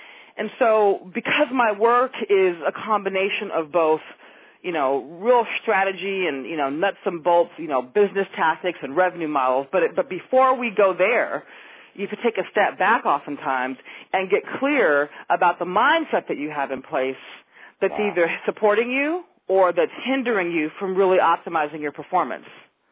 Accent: California, United States; I grew up in the Bay Area

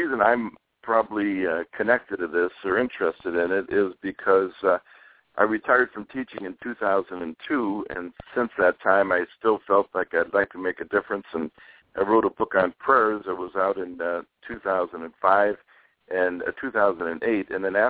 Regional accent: Naperville, Illinois, United States; also born or lived in Aurora; And I was born in October 1946, and Naperville didn't have a hospital at that time. Edwards Hospital was a tuberculosis sanitarium. So I was born in St. Charles Hospital in Aurora

